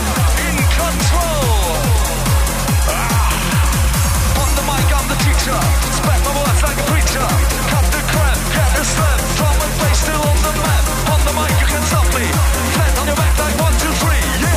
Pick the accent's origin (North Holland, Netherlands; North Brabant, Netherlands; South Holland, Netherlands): South Holland, Netherlands; Rotterdam; Nou, ik kom uit Rotterdam, ik vind het gewoon een kutstad.